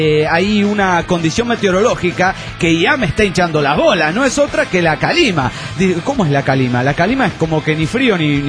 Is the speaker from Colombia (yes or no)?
yes; Colombia; En fin, como buen colombiano, habla mucha mierda